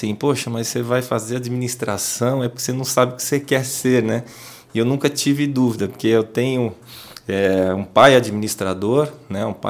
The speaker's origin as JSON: {"language": "Portuguese", "region": "São Paulo", "country": "Brazil", "tie": "born or raised there", "said": "Hoje eu não moro na Zona Norte, mas fui nascido e criado na Zona Norte, na região de Santana, né? Morei no Tremembé"}